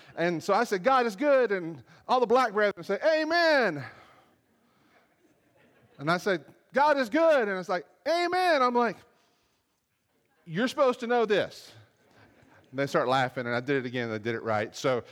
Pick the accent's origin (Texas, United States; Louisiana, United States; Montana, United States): Texas, United States; Dallas; growing up in Dallas … jokes every day, you know how it goes.